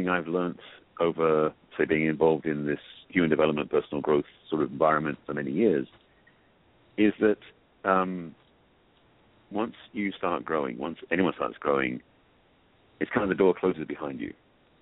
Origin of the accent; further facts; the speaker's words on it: England, United Kingdom; I grew up in England, that's where I'm from, hence the accent.